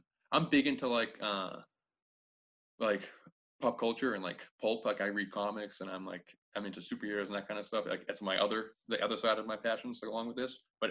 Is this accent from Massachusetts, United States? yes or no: yes; Tewksbury, Massachusetts, United States; So I'm from Tewksbury, they call it the Merrimack Valley. So that's the area, like I said, like 15 minutes north of Boston, 15 minutes south of New Hampshire.